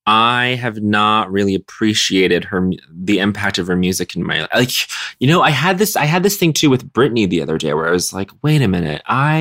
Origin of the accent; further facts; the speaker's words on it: Montreal, Quebec, Canada; growing up in Montreal